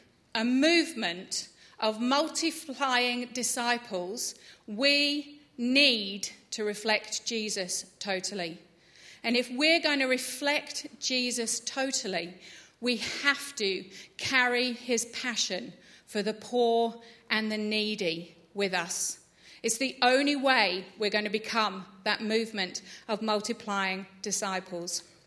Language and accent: English; Layer de la Haye, East of England, United Kingdom; I was brought up in England. Do anyone guess that one? I grew up in this beautiful, quintessential English village with a very French name, because it was from the Norman Conquest back in 1066, called Laye de la Haye.